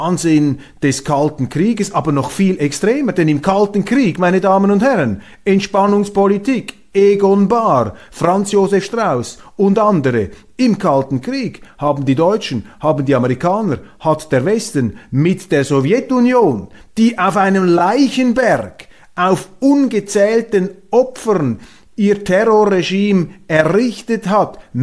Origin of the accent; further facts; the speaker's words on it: Switzerland; Als Schweizer kann ich da sagen, da zucken wir zusammen.